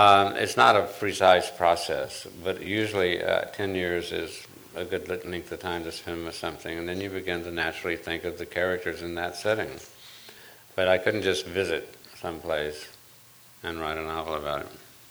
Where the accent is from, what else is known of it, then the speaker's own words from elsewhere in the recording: Texas, United States; now in Tucson, United States; I have a few people in my family, my hometown, the young ladies who run my bookshop. But I'm not much. I go to my hometown once a month, maybe, or something like that. Otherwise, I live in Tucson.